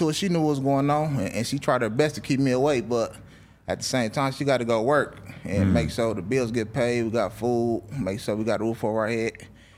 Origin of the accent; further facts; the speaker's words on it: Los Angeles, California, United States; Said I grew up in the Crenshaw District, specifically on 8th Ave and 63rd.